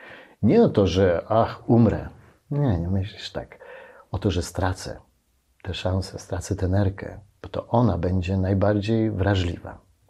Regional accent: Silesian Voivodeship, Poland; Jestem bardzo poukładany, jestem Ślązakiem, więc u mnie wszystko jest takie akurat

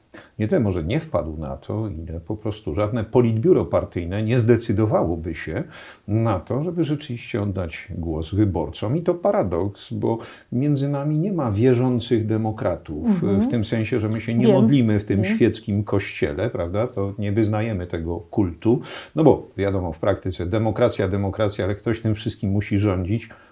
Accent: Wrocław, Lower Silesian Voivodeship, Poland; also born or lived in Toruń / Lublin; Wrocław to miasto, owszem, moich lat szkolnych i uniwersyteckich, ale urodziłem się w Toruniu.

